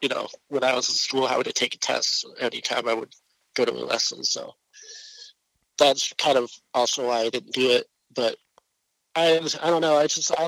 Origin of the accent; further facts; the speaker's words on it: Highlands Ranch, Colorado, United States; also born or lived in Aurora; Well, I was born in Aurora, grew up in Highlands Ranch, because we moved out of Aurora when I was like six, so maybe in like mid-90s, we moved to Highlands Ranch.